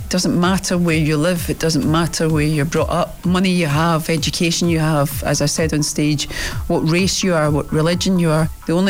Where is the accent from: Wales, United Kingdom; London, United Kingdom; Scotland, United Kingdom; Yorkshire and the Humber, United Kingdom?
Scotland, United Kingdom; Glasgow; I grew up in the East End of Glasgow